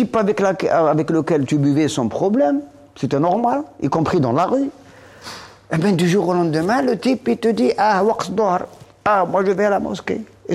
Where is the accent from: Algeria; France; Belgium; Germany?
Algeria; je suis algérien